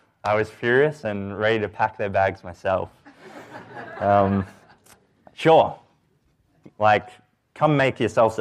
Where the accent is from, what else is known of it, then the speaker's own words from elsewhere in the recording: Australia; now in Canada; I'm an intern here, and I'm from Australia. We've been over here in Canada for about 10 months with my wife, Abby.